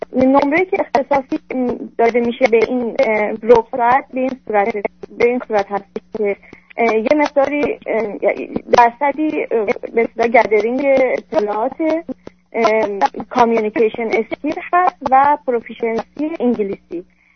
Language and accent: Persian; Iran; moved away as an adult; now in United States; من پزشک متخصص از ایران هستم، اومدم اینجا